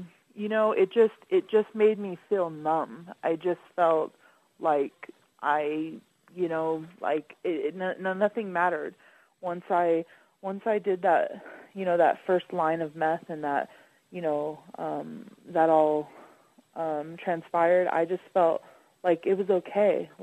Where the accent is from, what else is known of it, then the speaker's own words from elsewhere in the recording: Las Vegas, Nevada, United States; And, you know, I grew up in Las Vegas, Nevada